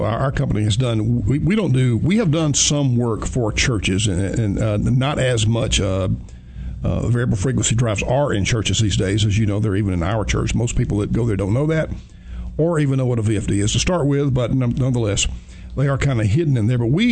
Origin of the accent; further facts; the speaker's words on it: Alabama, United States; You know, Marshall, I grew up in Alabama, and when you say Alabama Power, I think of Reddy Kilowatt, which is a little cartoon figure they always used in their marketing.